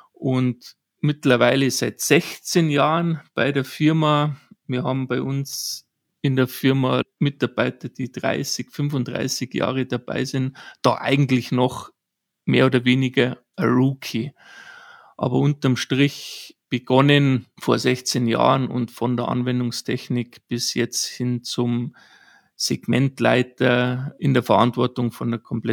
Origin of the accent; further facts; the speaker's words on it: Bavaria, Germany; born there; als gebürtiger Bayer neigt man eigentlich zur Tradition